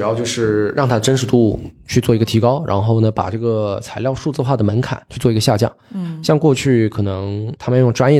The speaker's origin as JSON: {"language": "Chinese", "town": "Shenzhen", "region": "Guangdong", "country": "China", "tie": "born or raised there", "said": "我是潮汕人，对，但在深圳长大。"}